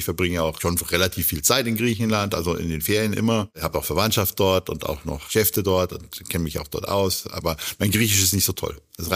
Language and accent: German; Munich, Bavaria, Germany; Ich komme ja aus München, ich komme ja aus einer Fußballstadt.